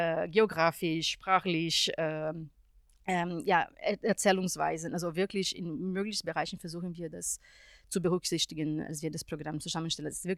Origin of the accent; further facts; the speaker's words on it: Brazil; German is a second language; ich komme aus Brasilien und da habe ich Filmwissenschaft studiert an der Uni in São Carlos